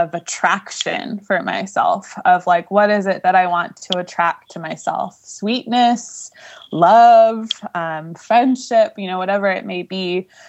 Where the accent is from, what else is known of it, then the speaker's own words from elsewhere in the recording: New York, United States; I grew up in New York and definitely wear a lot of black.